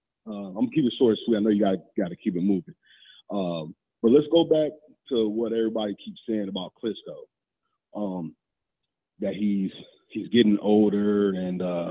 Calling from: Fargo, North Dakota, United States; I'm calling from Fargo, North Dakota, man.

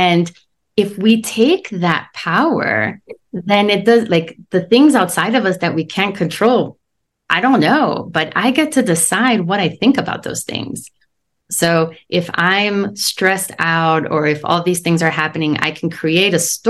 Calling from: Santa Fe, New Mexico, United States; also born or lived in Miami; I'm in Santa Fe, New Mexico.

